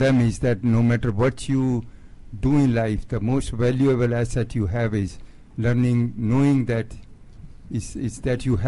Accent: India; moved away as an adult; now in United States; I'm from India.

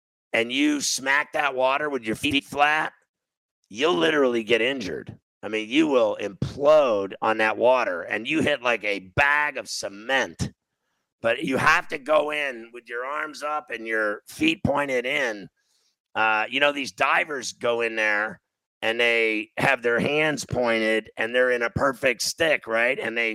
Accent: Mount Lebanon, Pennsylvania, United States; also born or lived in Valparaiso, Indiana; I think they had one in Mount Lebanon where I grew up in Pittsburgh and at the high school or whatever.

